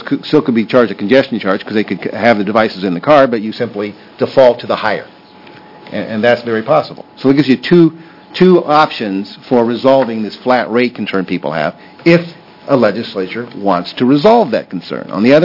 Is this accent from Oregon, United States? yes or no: yes; Oregon, United States; I grew up in Coos County, so I know those people.